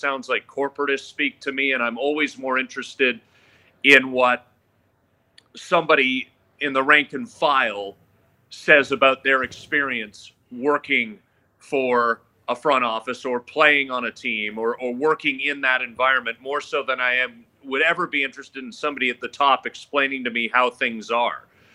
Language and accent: English; Oakville, Ontario, Canada; Yes, born and raised in Oakville, just a suburb about a half hour west. I did start my career in Ottawa and worked there for more than a decade. But yes, I'm a GTA Toronto kid.